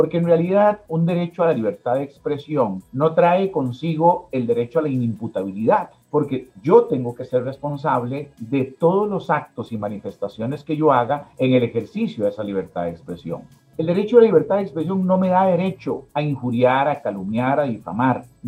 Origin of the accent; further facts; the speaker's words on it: Costa Rica; como costarricenses, nos debemos sentir muy orgullosos